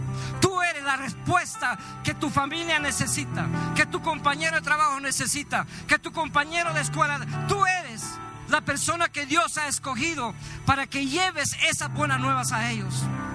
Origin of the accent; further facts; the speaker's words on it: El Salvador; born there; yo nací en El Salvador y nací de una familia disfuncional. Nací sin papá.